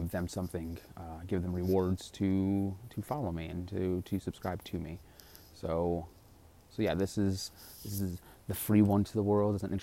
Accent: Connecticut, United States; also born or lived in California; So now I'm originally from Connecticut, and back in Connecticut now

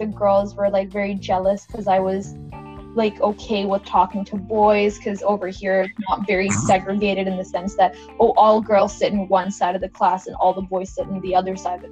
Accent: Calgary, Alberta, Canada; born there; Even though I was born in Calgary, I felt very fresh off the boat.

